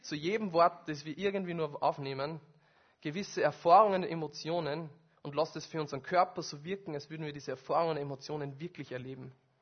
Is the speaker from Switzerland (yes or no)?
no; Austria; Rente war dabei, bei uns in Österreich würde man Pension sagen